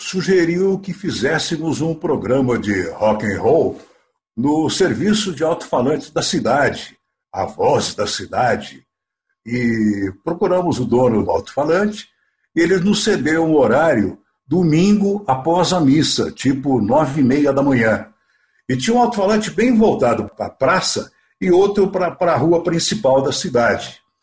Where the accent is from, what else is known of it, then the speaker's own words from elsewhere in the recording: Duartina, São Paulo, Brazil; also born or lived in Jaú; eu apenas nasci em Jaú. E minha vida toda foi em Duartina, uma pequena cidade hoje com 12.500 habitantes, próxima a Bauru, 35 quilômetros de Bauru.